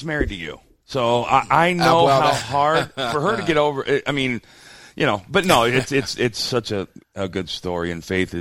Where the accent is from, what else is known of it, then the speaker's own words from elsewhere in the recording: Arizona, United States; And I grew up in Arizona. I haven't been here in, 40 years.